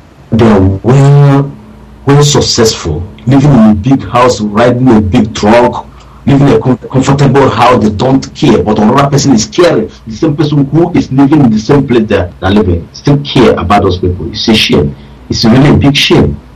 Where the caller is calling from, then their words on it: Germany; I'm calling from Germany.